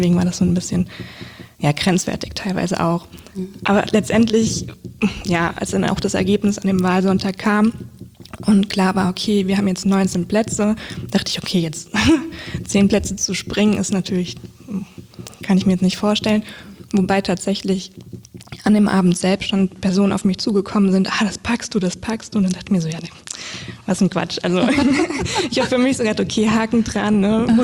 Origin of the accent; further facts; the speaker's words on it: Wiesbaden, Hesse, Germany; Genau, also von Kindergarten über Schule, Ausbildung, jetzt arbeiten, im Vereinsleben aktiv, also das ist tatsächlich alles hier in Wiesbaden